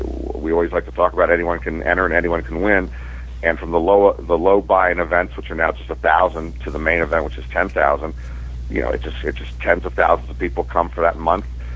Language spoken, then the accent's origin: English; East Coast, United States; I am on the West Coast, and I have been on West Coast time even when I grew up on the East Coast.